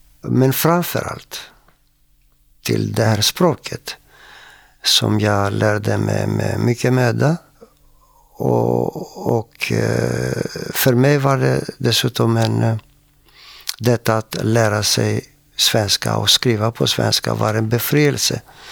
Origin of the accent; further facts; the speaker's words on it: Greece; Swedish is a second language; now in Sweden; och jag är från Grekland. Jag kom hit 64